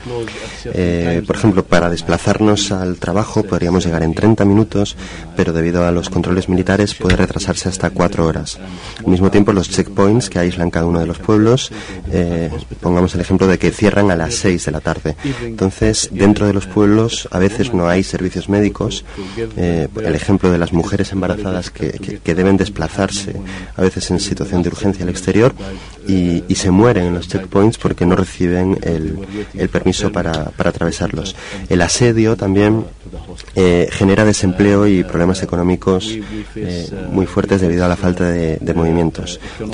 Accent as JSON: {"language": "Spanish", "country": "Israel", "said": "Teóricamente somos ciudadanos del Estado, pero vivimos bajo una situación de discriminación efectiva y son amplias las voces dentro del Estado de Israel que piden una nueva transferencia de esta población palestina del Estado de Israel"}